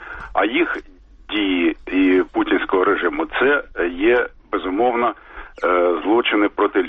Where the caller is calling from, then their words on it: Kharkiv, Kharkiv Oblast, Ukraine; я з Харкова.